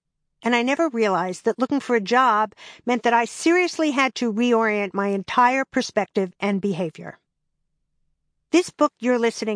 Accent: East Williston, New York, United States; As a child, growing up in East Williston on Long Island, New York, comedy was a natural interest for me.

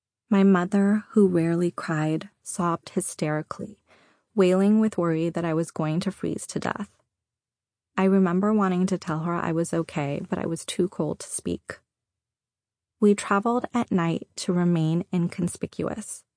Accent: Seattle, Washington, United States; born there; also born or lived in Tehran, Iran; I was born in Seattle, but I spent the majority of my first 4 years with both of my grandmothers in Tehran.

